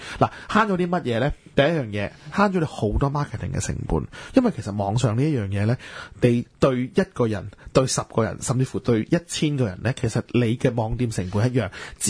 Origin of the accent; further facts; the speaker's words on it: Hong Kong; 尤其是我哋香港人係好怕丑嘅